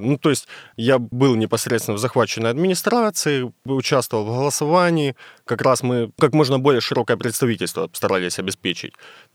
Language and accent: Russian; Donetsk, Donetsk Oblast, Ukraine; ну, я сам родом из Донецка